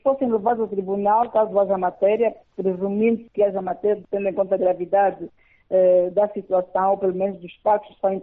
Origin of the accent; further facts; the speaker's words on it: Angola; Portanto, eu ficaria visivelmente surpreendida, como jornalista e como angolana